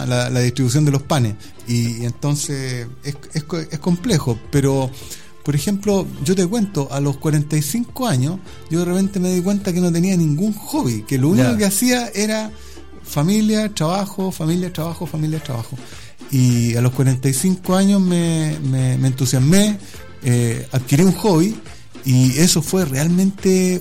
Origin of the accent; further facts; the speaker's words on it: Chile; ya ni siquiera como chilenos, sino que como humanidad